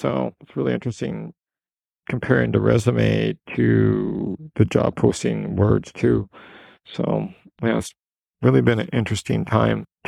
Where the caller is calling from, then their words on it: Canada; calling from Canada.